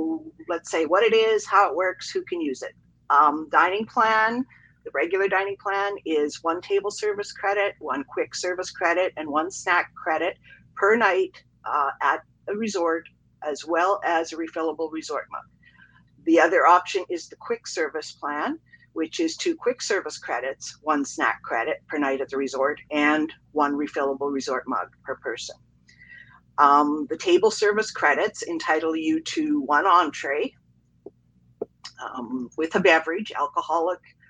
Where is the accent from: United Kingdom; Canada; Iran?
Canada; It have kind of a unique position being Canadian that it's often offered as a bonus with a vacation package where you can get free dining if you're from the UK or Canada.